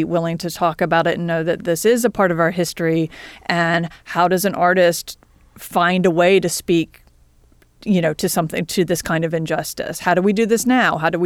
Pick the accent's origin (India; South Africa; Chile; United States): United States; Columbia, South Carolina; And I'm from Columbia, South Carolina.